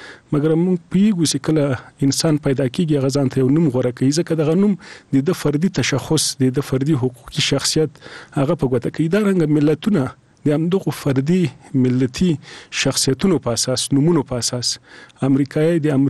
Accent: Afghanistan; زه په لویه کې د افغانستان اوسیدونکی یم او زه افغان یم

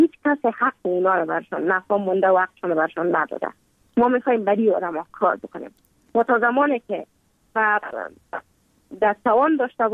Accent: Kabul, Afghanistan; also born or lived in Mazar-i-Sharif; بعد از تولد ما تا 5 سالگی ما در مزار بودیم، بعد نقل کابل شدیم چون به اساس کاربار که پدر جانم داشت ما در کابل زندگی نکردیم. و من مکتب در اونجا خواندم. دوره طفولیت ما در کابل سپری کردم.

